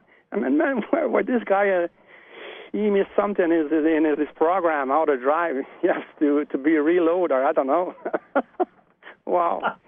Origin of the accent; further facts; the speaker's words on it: Montreal, Quebec, Canada; from Montreal